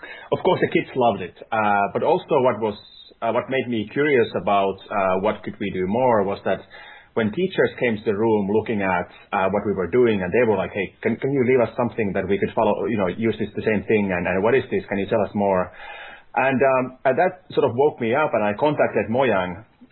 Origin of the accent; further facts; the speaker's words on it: Finland; I'm from Finland